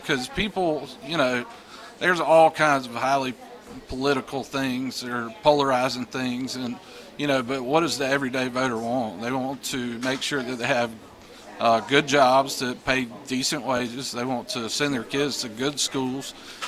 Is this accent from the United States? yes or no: yes; Greenville, South Carolina, United States; I was born and raised in Greenville. My dad was a cop, worked for the Greenville County Sheriff's Department.